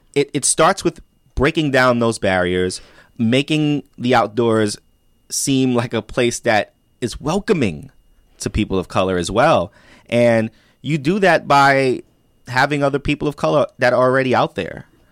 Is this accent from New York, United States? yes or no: yes; New York, United States; Being hyper aware of all of your surroundings is something that I developed growing up in New York.